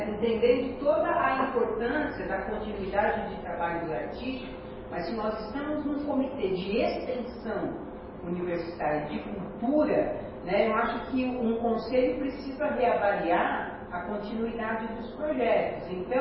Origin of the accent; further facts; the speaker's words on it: Mauá, São Paulo, Brazil; eu sou de Mauá